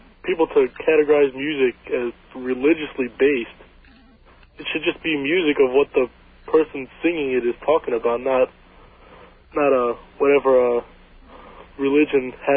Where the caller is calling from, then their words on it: Central Islip, New York, United States; Central Islip.